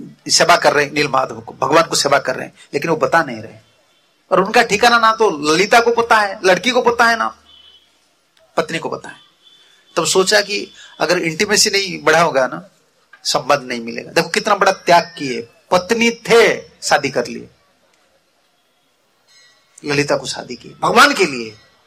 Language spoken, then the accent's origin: Hindi; Odisha, India; Hindi is a second language; मेरा हिंदी इतना शुद्ध नहीं है, मैं उड़िया आदमी हूं